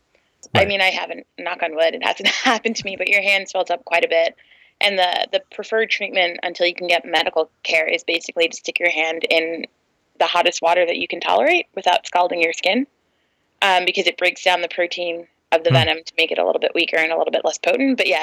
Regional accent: New York, United States; I'm a New Yorker, so I'm a terrible driver.

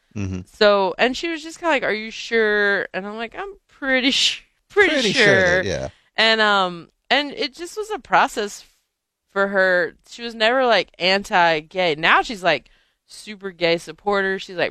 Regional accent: North Carolina, United States; I'm from North Carolina, I was a good Christian.

